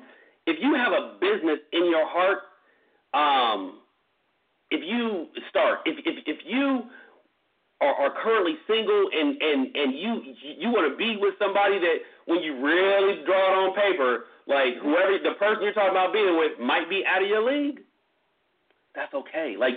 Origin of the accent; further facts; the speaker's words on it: San Bernardino, California, United States; I grew up in Inland Empire, San Bernardino, California, right? Gangs, the whole nine, right?